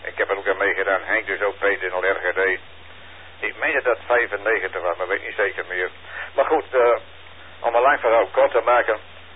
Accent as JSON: {"language": "Dutch", "region": "Groningen", "country": "Netherlands", "said": "Ik zei, ik ben een Groninger."}